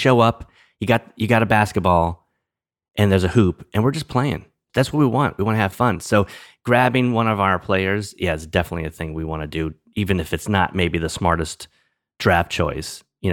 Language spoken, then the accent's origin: English; New Orleans, Louisiana, United States; I'm from New Orleans, originally from New Orleans.